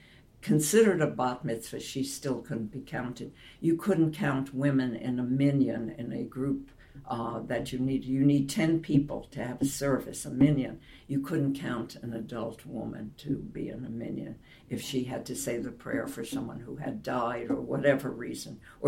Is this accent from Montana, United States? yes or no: no; Albany, New York, United States; I mean, I grew up in Albany, New York, and Albany, New York is what I call, in those days, a white bread town.